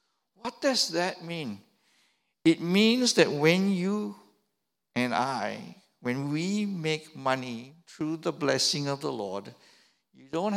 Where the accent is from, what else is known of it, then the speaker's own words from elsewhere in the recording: Malaysia; You know, I remember growing up in Malaysia